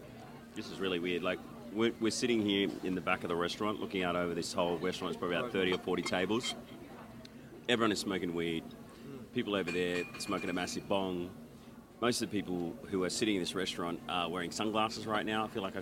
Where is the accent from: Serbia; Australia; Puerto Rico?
Australia; because I fly back to Australia tomorrow.